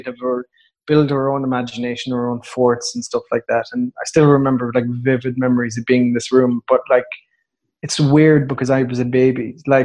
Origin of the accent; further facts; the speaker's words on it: Munster, Ireland; And we're from County Waterford. We come from a place that is, like, so rural that there's not even a village.